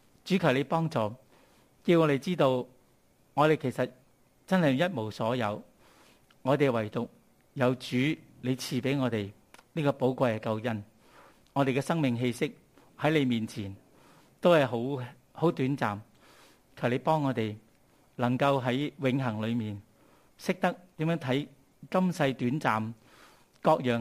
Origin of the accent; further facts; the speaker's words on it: Hong Kong; 我们香港人